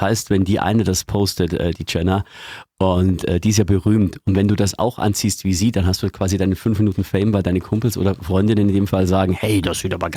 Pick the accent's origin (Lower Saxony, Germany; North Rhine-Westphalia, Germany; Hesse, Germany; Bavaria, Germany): Bavaria, Germany; Eggenfelden; ich komme ja aus Eggenfelden in Niederbayern, das ist eher schon Oberbayern und Passau ist Niederbayern